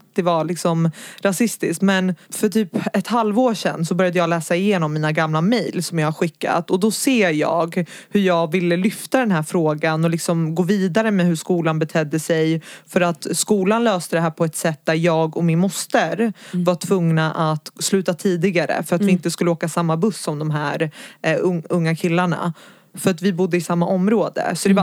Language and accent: Swedish; Södertälje, Stockholm County, Sweden; also born or lived in Gävle; Men jag föddes i Gävle, flyttade från Gävle när jag var 8 till Södertälje. Och där bodde vi kanske, säg 8 år.